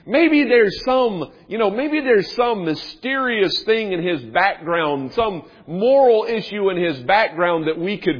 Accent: United States; And, you know, as an American, you know, that certainly bothers me.

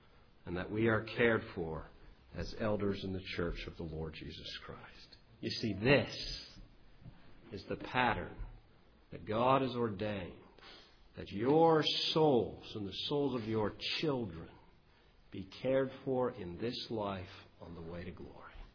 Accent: Ontario, Canada; I'm from Canada and in southwestern Ontario.

